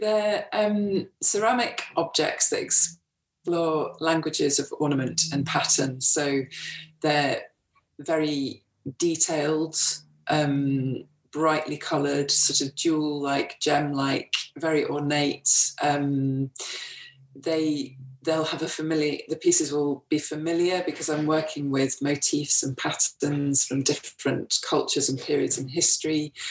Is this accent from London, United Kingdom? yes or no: no; Wakefield, Yorkshire and the Humber, United Kingdom; Well, I grew up in Wakefield in West Yorkshire